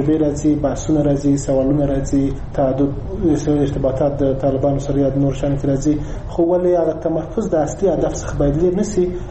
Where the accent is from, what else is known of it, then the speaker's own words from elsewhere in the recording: Afghanistan; موږ افغانان یو ستر هدف لرو، هغه هدف سوله ده او د وطن آبادي ده.